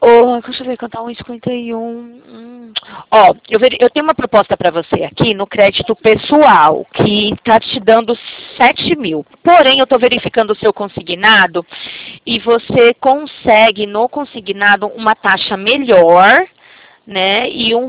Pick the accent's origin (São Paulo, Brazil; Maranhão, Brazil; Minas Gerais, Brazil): São Paulo, Brazil; Barueri; eu sou de Barueri, São Paulo, Grande São Paulo, sabe, aqui próximo a Alphaville.